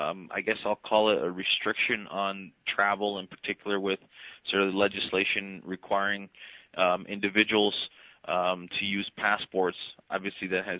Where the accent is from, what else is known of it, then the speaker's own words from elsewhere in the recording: Canada; Actually, I'm a Canadian.